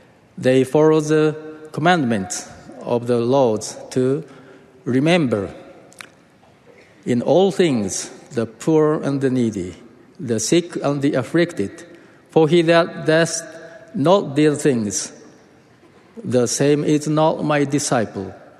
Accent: Matsumoto, Nagano, Japan; English is a second language; I grew up in Matsumoto, Japan, close to where the Nagano Winter Olympics were held. My hometown looks very much like Salt Lake City, a valley surrounded by beautiful mountains.

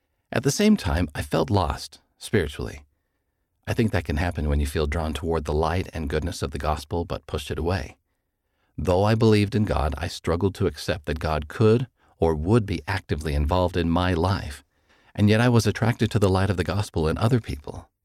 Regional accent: Kentucky, United States; I grew up in Kentucky, USA.

